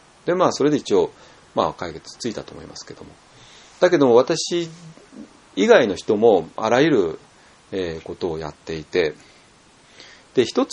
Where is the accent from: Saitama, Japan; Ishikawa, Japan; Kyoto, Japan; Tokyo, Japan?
Tokyo, Japan; まあ、だから私も東京で育った人間だったから、